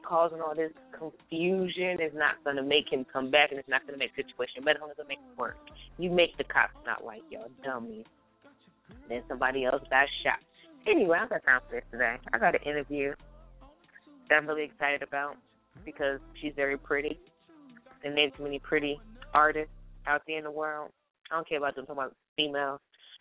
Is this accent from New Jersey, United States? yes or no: yes; New Jersey, United States; See, I'm from New Jersey, and my dad lives in New York